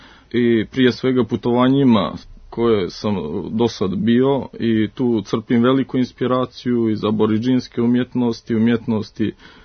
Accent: Prijepolje, Šumadija and Western Serbia, Serbia; Tako je, rođen sam u Prijepolju, sem što mi je otac porijeklom iz Berana, majka iz Prijepolja, rođen sam pored praktično manastira Mileševa

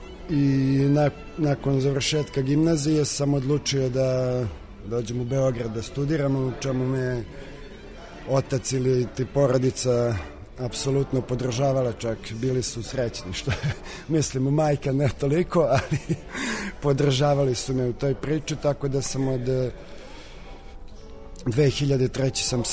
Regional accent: Budapest, Hungary; drugi razred osnovne škole, izbio je rat na prostorima bivše Jugoslavije i mnogi su krenuli da dolaze kod nas u Budimpeštu da žive i naravno upisivali su svoju decu u tu školu

